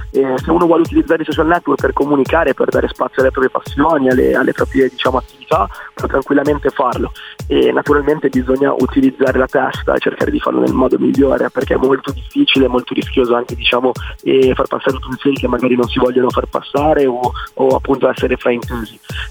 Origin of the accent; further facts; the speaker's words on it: Modena, Emilia-Romagna, Italy; io vengo da Modena, ho 20 anni